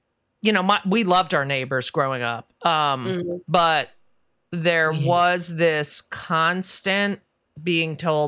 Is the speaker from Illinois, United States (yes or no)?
no; New Jersey, United States; Like, I'm from New Jersey, and I never say the county. I don't say I'm from Union County.